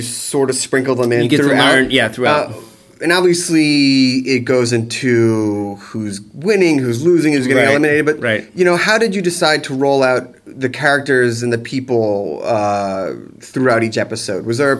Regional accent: Scotland, United Kingdom; I'm just a Scottish guy.

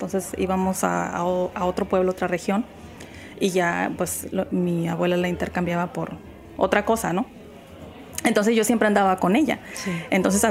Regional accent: Mexico; now in United States; Entonces mi hermana y yo nacimos en México, nos criamos allá, nos vinimos para acá.

